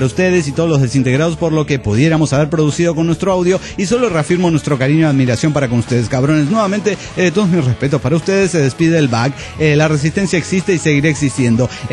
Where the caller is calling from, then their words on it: Mexico City, Mexico; de la Ciudad de México.